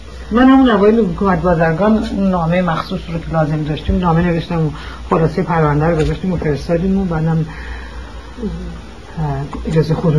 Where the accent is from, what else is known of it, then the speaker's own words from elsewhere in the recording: Iran; moved away as an adult; من حکومت بازرگان بود که از ایران اومدم بیرون.